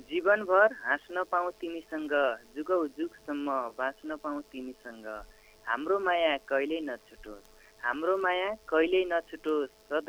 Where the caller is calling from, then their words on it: Malarani, Karnali Province, Nepal; मालारानीबाट